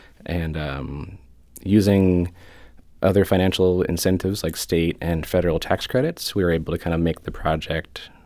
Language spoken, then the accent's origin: English; St. Louis, Missouri, United States; I think really for us, being from St. Louis, you know, I grew up in the Dogtown area.